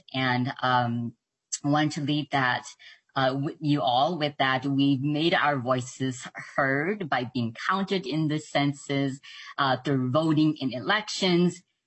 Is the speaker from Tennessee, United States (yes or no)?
no; Minneapolis, Minnesota, United States; I identify as a young cisgender, second generation Hmong American. I use she, her pronouns. I grew up in North Minneapolis. I now live in South Minneapolis